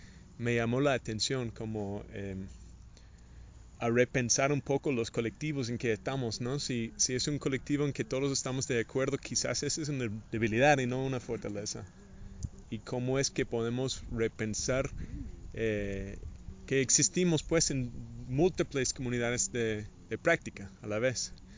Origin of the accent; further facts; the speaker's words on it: United States; incluyendo los Estados Unidos, de donde vengo yo